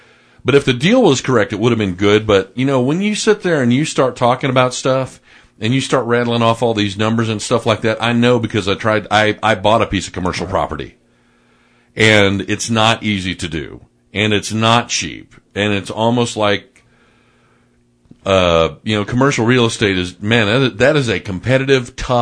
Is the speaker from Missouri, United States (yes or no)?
yes; Missouri, United States; Now, I grew up in North St. Louis County, and so our library, if we went to our, you know, our library, I think it was probably maybe 20 minutes away, 25 minutes away, okay?